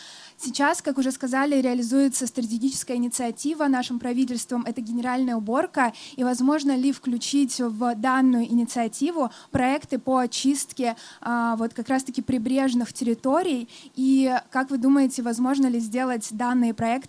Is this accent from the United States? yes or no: no; Vladivostok, Primorsky Krai, Russia; Я родилась и выросла во Владивостоке на берегу Японского моря